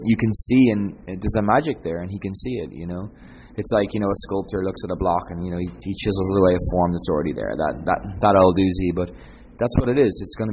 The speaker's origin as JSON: {"language": "English", "country": "Ireland", "said": "as an Irish guy just cooking 3 years and starting out"}